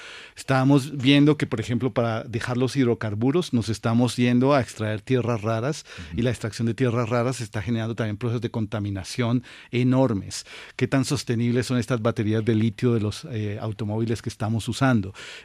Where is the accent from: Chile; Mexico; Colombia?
Colombia; Bogotá; Sí, soy bogotano.